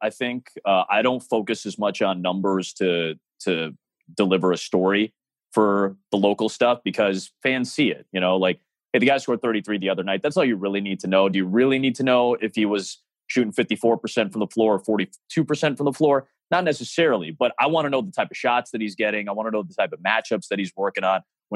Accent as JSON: {"language": "English", "region": "Illinois", "country": "United States", "tie": "born or raised there", "said": "it's my hometown. It's the Bulls. I grew up on this team."}